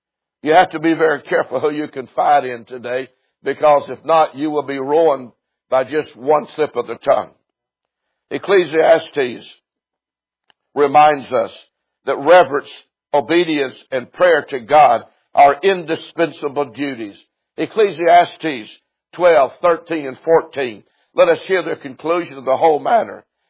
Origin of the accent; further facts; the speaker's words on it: United States; As an American, I have a duty to my country. Because I am an American.